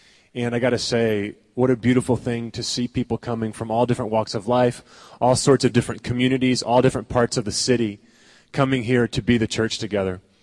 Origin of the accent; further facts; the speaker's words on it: the South, United States; I really don't care at all, but I'm from the South, so whatever.